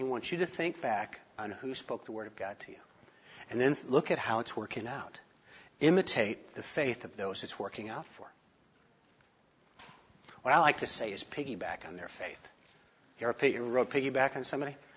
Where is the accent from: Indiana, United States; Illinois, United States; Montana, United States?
Illinois, United States; Chicago; I grew up in the Chicago area. When I get excited, you will hear that in my voice. So and I'm from Italian background, you know what I'm talking about here.